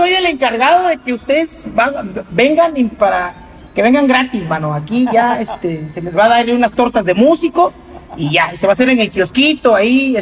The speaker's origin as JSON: {"language": "Spanish", "region": "Oaxaca", "country": "Mexico", "said": "Yo vivo aquí en Oaxaca, soy de Oaxaca, su casa."}